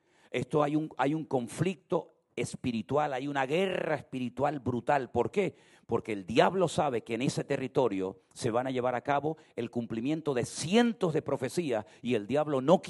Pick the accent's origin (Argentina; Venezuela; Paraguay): Venezuela; Caracas, Capital District; Yo nací en Caracas, Venezuela, hace 64 años atrás. Y Venezuela, cuando yo viví mis 10 primeros años de mi vida, era los Estados Unidos hablando en español.